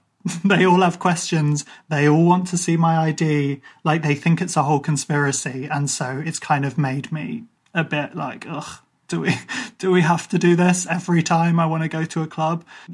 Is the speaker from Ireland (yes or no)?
yes; Ireland; one of the perks of being Irish and having like bushy, kind of wiry hair, it's relatively waterproof